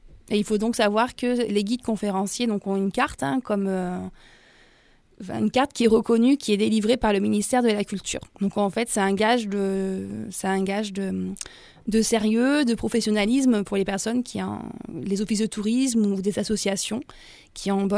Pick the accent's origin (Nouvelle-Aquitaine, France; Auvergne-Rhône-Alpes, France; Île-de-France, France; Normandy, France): Auvergne-Rhône-Alpes, France; Romans-sur-Isère; je suis dromoise, hein, je suis née à Romans, et j'habite sur Cré, en fait.